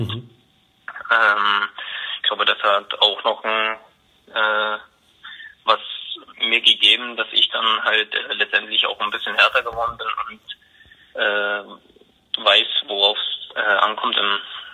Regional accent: Dresden, Saxony, Germany; Und deswegen bin ich ein Dresdner Junge und bin auch stolz darauf

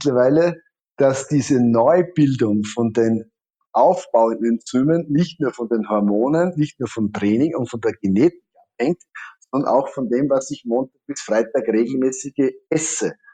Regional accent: Austria

